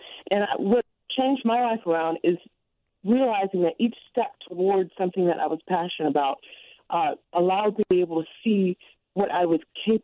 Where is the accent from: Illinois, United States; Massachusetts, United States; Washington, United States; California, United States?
California, United States; Los Angeles; But I was from South Central Los Angeles, didn't have any money, and I didn't have access to tutoring